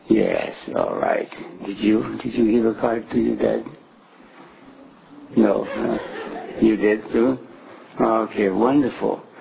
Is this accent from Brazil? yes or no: yes; Brazil; I'm from Brazil.